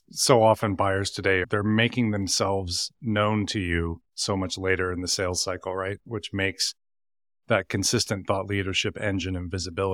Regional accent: Las Vegas, Nevada, United States; And Bill also lives in my hometown of Las Vegas, Nevada.

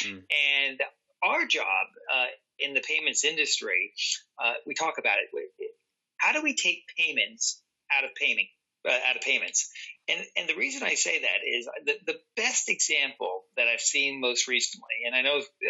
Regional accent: San Francisco, California, United States; As you know, I'm a California kid, born and raised in San Francisco

